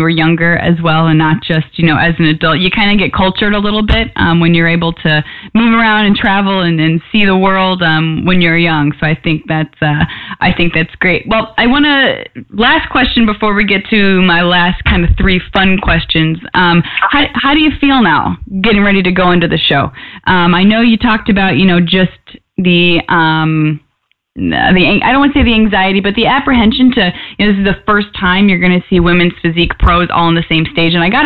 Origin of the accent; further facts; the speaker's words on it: Chicago, Illinois, United States; of course everybody listening knows probably that I'm from Chicago as well.